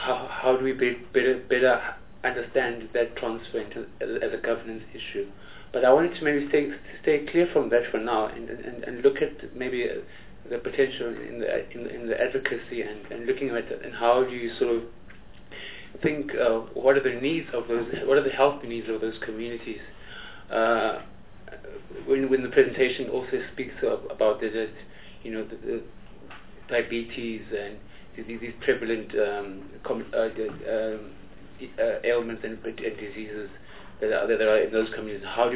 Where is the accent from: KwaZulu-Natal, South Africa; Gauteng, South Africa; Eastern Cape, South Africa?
Eastern Cape, South Africa; I am from the Eastern Cape